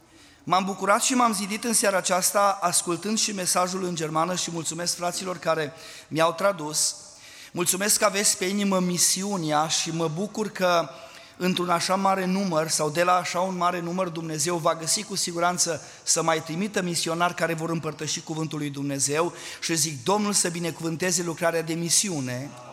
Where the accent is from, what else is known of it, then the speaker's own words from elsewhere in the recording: Sălsig, Maramureș County, Romania; venim din Sălsig, o localitate lângă Baia Mare, undeva la 35 de kilometri